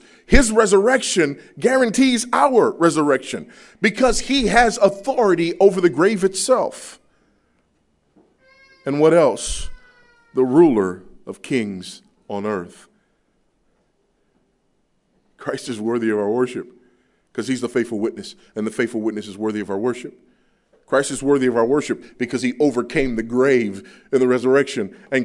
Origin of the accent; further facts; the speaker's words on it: United States; But in one sense, and it's not just because I'm an American, I don't care who they are. Partly because I'm an American and we don't do the king and queen thing.